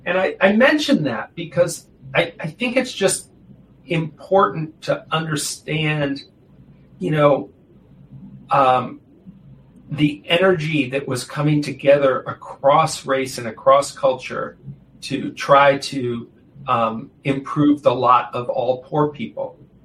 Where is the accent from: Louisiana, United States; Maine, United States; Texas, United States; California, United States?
Maine, United States; now in Virginia, United States; I came down there, I'm from Maine, I live in Virginia